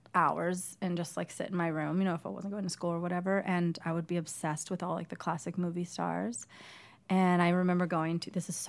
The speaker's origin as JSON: {"language": "English", "region": "Illinois", "country": "United States", "tie": "born there", "also_born_or_lived": "West Virginia / Indiana / Ohio", "said": "Well, I was born in Illinois and I lived in West Virginia. I lived in Indiana, Ohio, so many places."}